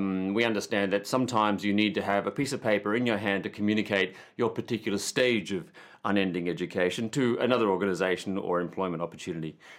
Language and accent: English; Oroville, California, United States; When you're growing up in Oroville, you see very much the small world.